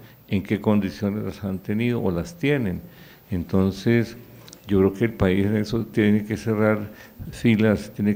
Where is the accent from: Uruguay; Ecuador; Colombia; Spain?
Colombia; nuestra solidaridad como colombianos